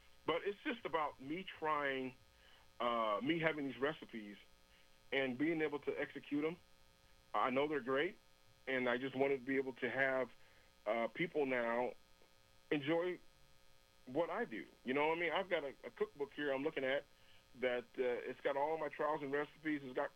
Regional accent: Iowa, United States; I'm from Iowa. I'm from the Midwest.

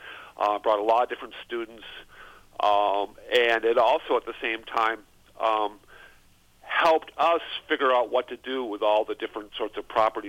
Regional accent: Wisconsin Rapids, Wisconsin, United States; I was born in Rapids, in the armpit of Wisconsin. I grew up smelling Kraft Mills my whole life

